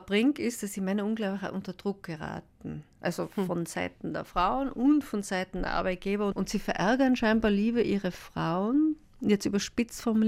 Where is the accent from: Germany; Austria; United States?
Austria; Tyrol; also born or lived in Vienna; Also ist es so, ich bin Tirolerin und habe dann 20 Jahre in Wien gelebt.